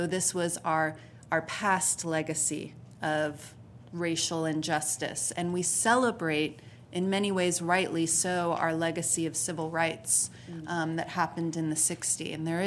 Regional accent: California, United States; As was mentioned, I come from the Bay Area, a much more diverse area.

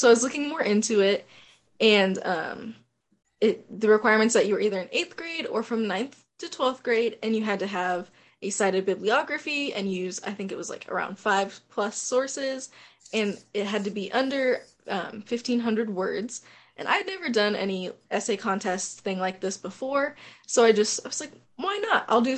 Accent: Washington, United States; now in Indiana, United States; I'm not originally from Indiana. I'm from Washington State. So I didn't know much about Indiana's voter processes.

